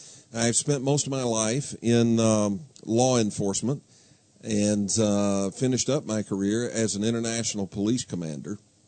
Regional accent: United States; My credentials are, I am a human, I am an American, I am free, and I read.

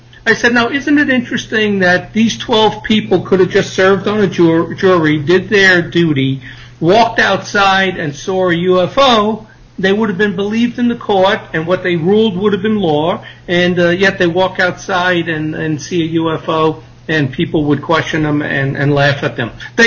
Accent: New York, United States; And I grew up in New York, so that was kind of cool to go back there.

